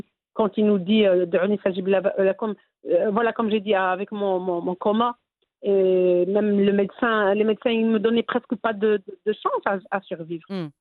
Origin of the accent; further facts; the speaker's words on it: Fes, Fès-Meknès, Morocco; now in Belgium; En tant que marocaine et Fassia